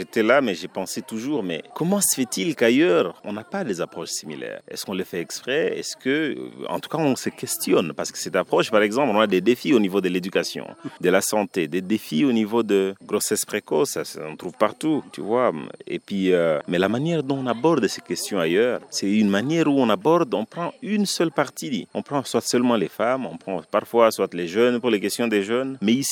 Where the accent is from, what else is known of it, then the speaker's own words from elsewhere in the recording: Dakar, Senegal; Je viens de Dakar, Sénégal